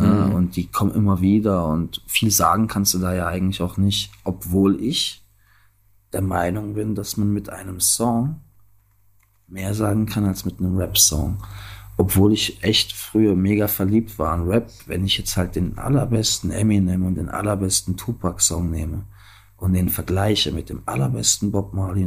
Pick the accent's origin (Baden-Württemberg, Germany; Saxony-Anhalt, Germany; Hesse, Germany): Saxony-Anhalt, Germany; Halle; also born or lived in Stockholm, Sweden; aus Halle-Saale, meiner Heimatstadt, habe ich mich 13 Jahre entfernt. Ich habe erst 3 Jahre in Stockholm, in Schweden gelebt.